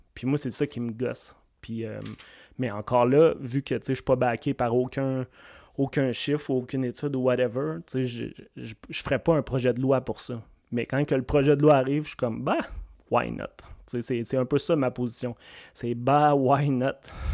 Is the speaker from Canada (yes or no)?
yes; Quebec, Canada; now in Montréal, Canada; moi, j'ai été élevé en Abitibi, t'sais, tout le monde était pareil, puis t'sais, t'en vois pas de différence. Fait que ça, quand t'arrives à Montréal, t'as une espèce de choc